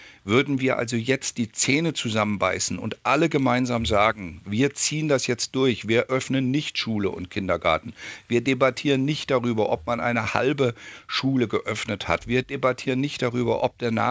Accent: Thuringia, Germany; dann wird auf einmal bei uns in Thüringen darüber geredet

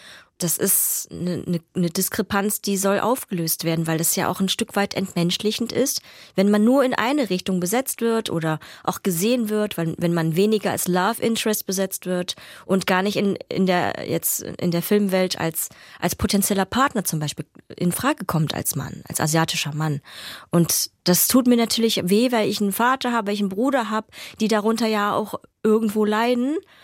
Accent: Vietnam; now in Germany; woher ich komme, nämlich aus Vietnam

